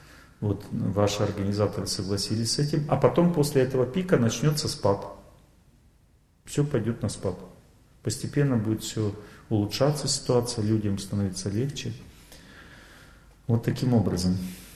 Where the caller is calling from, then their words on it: Ukraine; Вот, я привет всем из Украины говорю вот об этом.